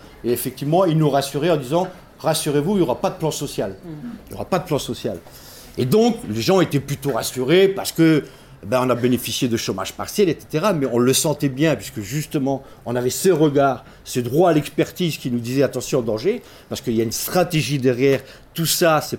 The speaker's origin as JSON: {"language": "French", "town": "Florange", "region": "Grand Est", "country": "France", "said": "Florange, puisque je viens de Florange"}